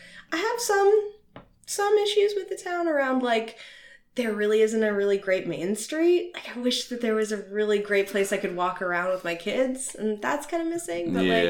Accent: New Jersey, United States; I grew up in New Jersey.

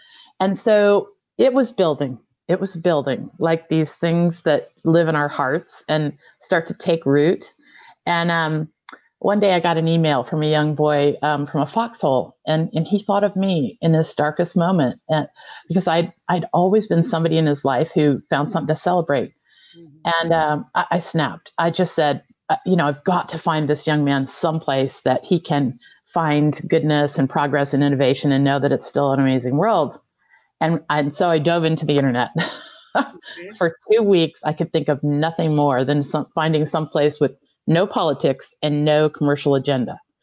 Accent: Illinois, United States; now in Vermont, United States; my husband and I are both dentists, and we're from a small Midwestern town. We grew up in Illinois, and we've lived in Vermont all these years, another rural town.

